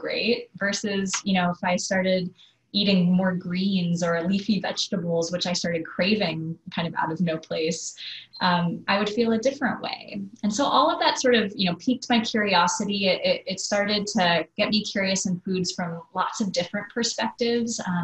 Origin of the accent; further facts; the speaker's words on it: California, United States; I grew up in the Napa Valley, which, as many people would know, is, you know, an area that's known for wine and good food and, you know, beautiful produce living in Northern California.